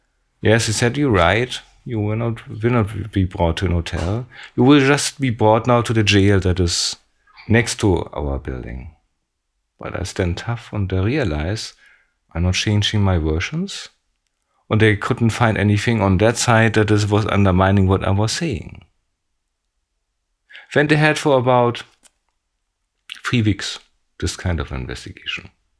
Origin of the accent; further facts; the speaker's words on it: Germany; English is a second language; I'm from Germany.